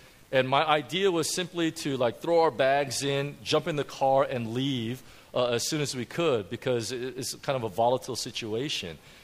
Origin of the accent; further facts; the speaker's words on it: United States; now in Hong Kong; I mean, I know we're in Hong Kong, you never fix things, but I grew up in America, so I try to fix things first all the time.